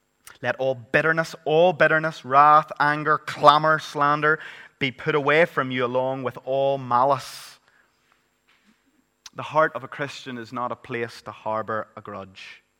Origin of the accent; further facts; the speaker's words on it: Northern Ireland, United Kingdom; I'm from Northern Ireland, so I'm not as if I'm excluding myself here.